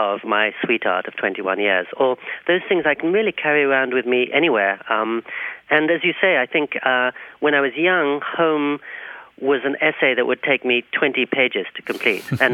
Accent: Oxford, South East England, United Kingdom; It's quite similar, really, to the place where I did grow up, in Oxford, England.

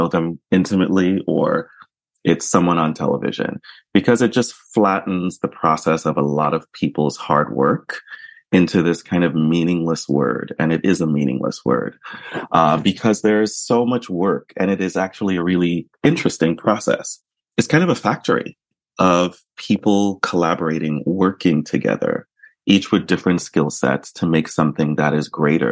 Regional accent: New York, United States; I went to St. John's University in Queens in New York. I grew up in New York.

